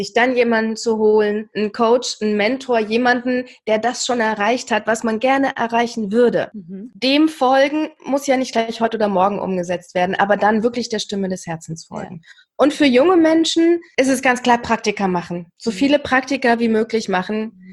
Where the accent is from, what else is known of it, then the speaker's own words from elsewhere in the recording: East Germany, Germany; ich komme ja aus dem Osten, also aus der ehemaligen DDR